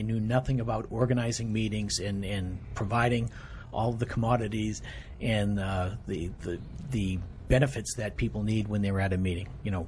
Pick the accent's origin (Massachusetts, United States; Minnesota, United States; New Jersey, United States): Massachusetts, United States; Boston; I grew up in Boston. Neither of my parents had the opportunity to go to college.